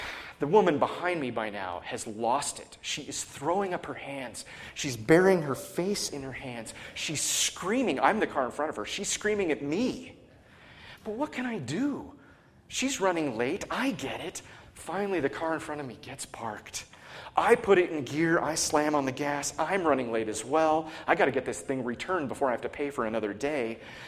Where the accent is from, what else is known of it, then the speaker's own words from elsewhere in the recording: Seattle, Washington, United States; Years ago, I was preaching at a church in my hometown in Seattle.